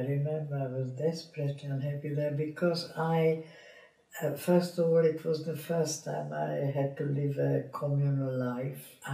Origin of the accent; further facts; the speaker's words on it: Ostrava, Moravian-Silesian Region, Czechia; my mother, my sister and I, all separately went back into Czechoslovakia to Ostrava, to my hometown.